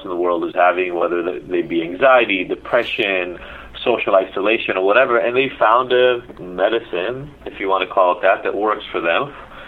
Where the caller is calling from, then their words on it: Los Angeles, California, United States; In not yet sunny Los Angeles.